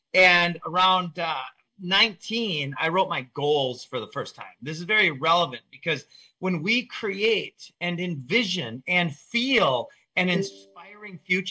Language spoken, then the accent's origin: English; Minnesota, United States; So I grew up in Minnesota.